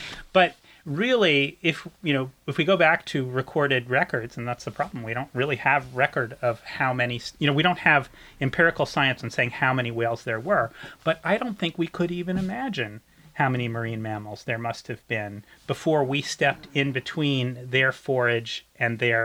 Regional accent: Connecticut, United States; I grew up in Connecticut and fished Long Island Sound, and I remember big schools of bunker when I was a kid.

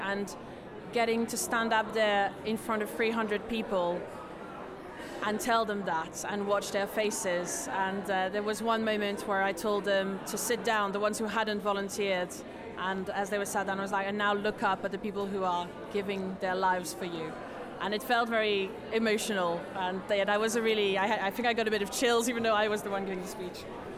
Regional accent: France; now in England, United Kingdom; In real life, I'm French, but I come from England, where I've been living for a while

